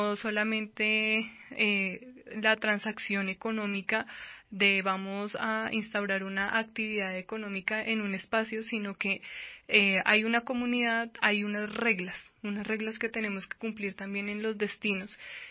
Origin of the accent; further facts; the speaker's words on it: Colombia; para nosotros como colombianos, para nosotros que pertenecemos a la religión católica